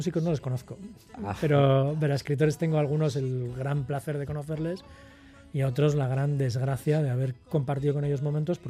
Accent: Lezama, Basque Country, Spain; Yo soy de Lezama.

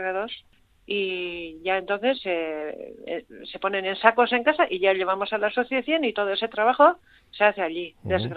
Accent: Hernani, Basque Country, Spain; now in Irura, Spain; yo desde pequeñita he sido de caserío y yo soy nacida de Hernani

